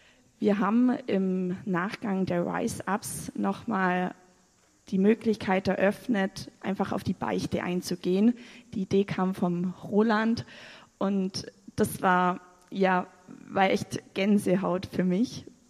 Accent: Bavaria, Germany

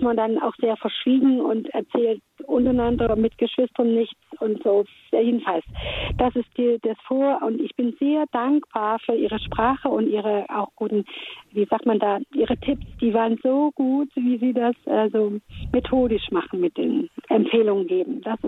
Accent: East Germany, Germany; wir hatten zu DDR-Zeiten, ich bin ja im Osten groß geworden

